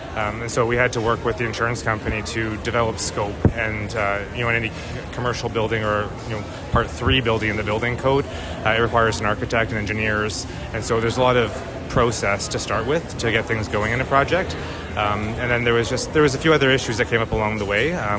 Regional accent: Alberta, Canada; moved away; I'm originally from Alberta, but my wife is a local here

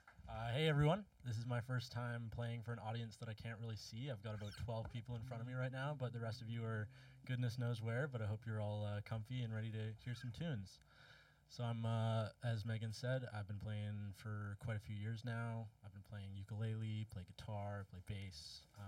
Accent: British Columbia, Canada; I grew up in the Skeena Valley for most of my childhood and then in the Kitwunga Valley since a few years ago.

